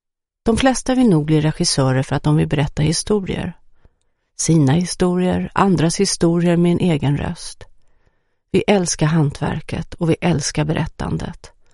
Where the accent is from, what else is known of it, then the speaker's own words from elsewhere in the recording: Washington, District of Columbia, United States; now in Sweden; Den skadade veteranens värld har jag sett mycket av under min uppväxt i Washington DC.